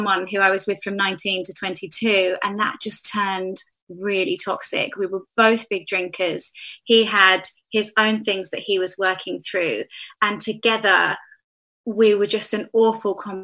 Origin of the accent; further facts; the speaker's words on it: London, United Kingdom; because I grew up in London around teenagers, there was lots of drinking, there was lots of going to the park